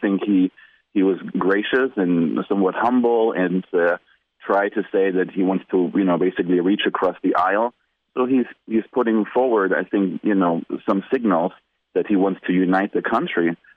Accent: Germany; I was born and raised in Germany

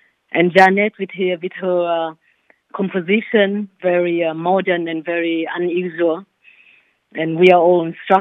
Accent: Vietnam; now in Bahrain; Yeah, I'm originally from Vietnam, but actually I'm living now in Bahrain, you know, in Middle East.

